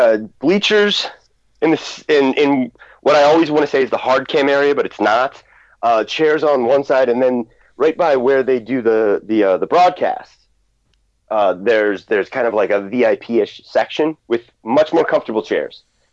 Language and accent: English; Allentown, Pennsylvania, United States; born there; like I was born in Allentown, which is, you know, more of a city, it's more urban.